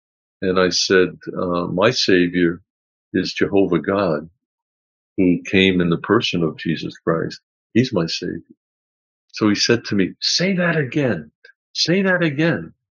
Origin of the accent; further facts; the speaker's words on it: Bronx, New York, United States; born there; So I told him I was born in the Bronx.